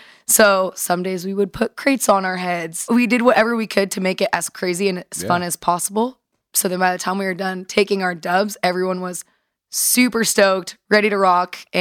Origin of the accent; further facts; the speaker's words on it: Eugene, Oregon, United States; also born or lived in Seattle; I am originally from Seattle, raised in Eugene.